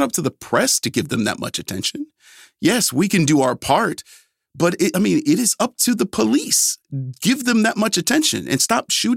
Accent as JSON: {"language": "English", "town": "Cleveland", "region": "Ohio", "country": "United States", "tie": "born or raised there", "said": "I mean, you know, there's a case back home in my hometown of Cleveland."}